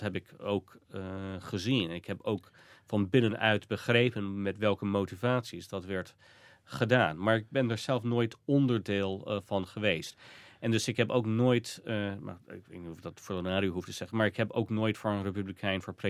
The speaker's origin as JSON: {"language": "Dutch", "region": "Iowa", "country": "United States", "tie": "born or raised there", "said": "de democraten in Sioux County, waar ik opgroeide"}